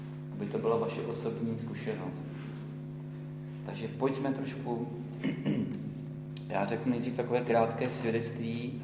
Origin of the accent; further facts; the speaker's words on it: Nymburk, Central Bohemian Region, Czechia; jsem odsud z Nymburka, jsem vedoucí jednoho sboru tady ve městě.